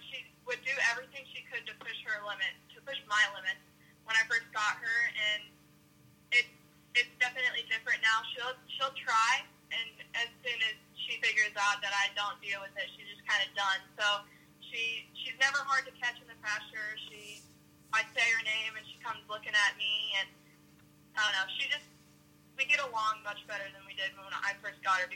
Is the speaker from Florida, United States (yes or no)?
no; Iowa, United States; I'm from Iowa. I'm 15 years old.